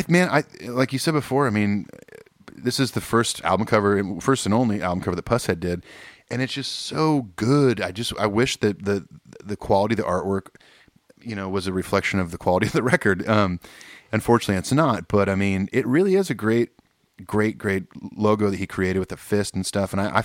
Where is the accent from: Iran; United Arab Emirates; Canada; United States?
United States; Long Beach, California; Hey, I'm from Long Beach, dude.